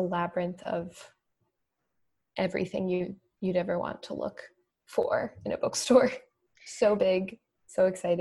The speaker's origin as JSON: {"language": "English", "region": "Georgia", "country": "United States", "said": "And I'm from Georgia originally, so I have some Atlanta and Atlanta suburb favorites as well"}